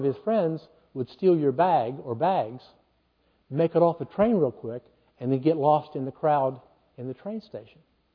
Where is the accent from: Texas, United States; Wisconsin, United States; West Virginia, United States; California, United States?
West Virginia, United States; Now, I'm from West Virginia, guys. I was chewing tobacco in the 8th grade. I was used to getting a bruise or two when I was growing up.